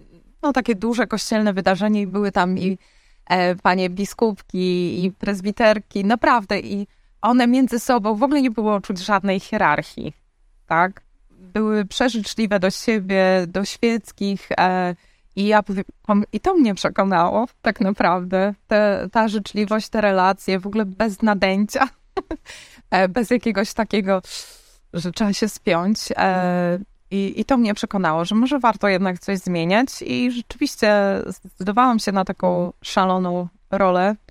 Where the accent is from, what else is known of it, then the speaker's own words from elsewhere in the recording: Białystok, Podlaskie Voivodeship, Poland; nie pochodzę z rodziny rzymskokatolickiej. Ja pochodzę z Białegostoku, więc część mojej rodziny jest prawosławna, a część z kościołów protestanckich różnych.